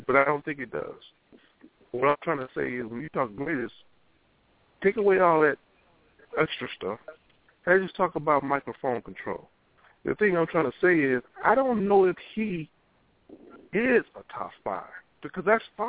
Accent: Louisiana, United States; I'm from Louisiana. You know, I'm raised in Louisiana, went to high school, elementary, all that, college there and shit.

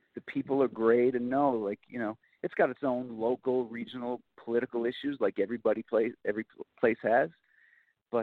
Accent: Newfoundland and Labrador, Canada; because everything was available to us, and not only in Canada, but in our home. In Newfoundland, there's a lot of Newfoundland actors

